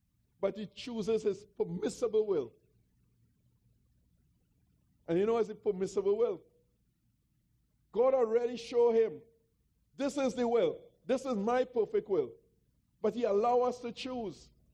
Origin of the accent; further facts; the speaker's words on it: Trinidad & Tobago; I'm no African and I'm no American. I tell them that. Don't call me that. I'm a born Trini. That's my nationality.